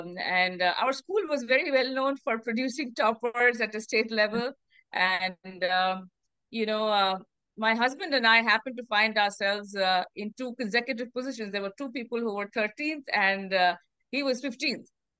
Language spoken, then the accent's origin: English; Kolkata, West Bengal, India; born there; I was born in Kolkata